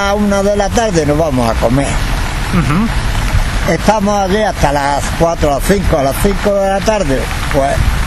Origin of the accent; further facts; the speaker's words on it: Andalusia, Spain; now in Granada, Spain; yo soy de un pueblecito de Granada, que está a 5 kilómetros de Granada, pero vivo aquí desde el año 64.